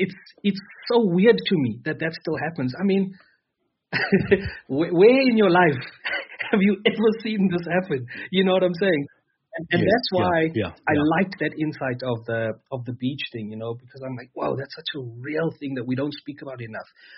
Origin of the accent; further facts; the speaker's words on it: Mthatha, Eastern Cape, South Africa; I'm from Mthatha, né?